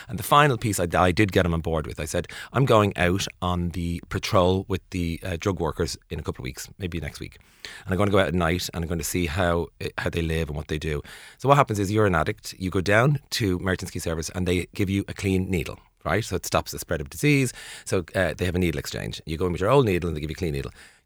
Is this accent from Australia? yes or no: no; Ireland; we've experienced addiction, all of us as Irish people, in some level, pretty much all of us, I'd say, safe to say.